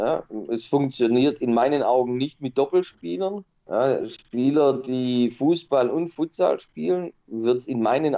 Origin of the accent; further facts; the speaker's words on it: Stuttgart, Baden-Württemberg, Germany; ich als Stuttgarter kann mir nicht vorstellen